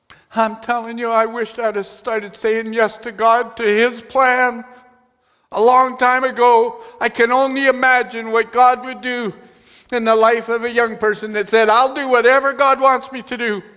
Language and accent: English; Canada; I come from Canada and we have a lot of hills.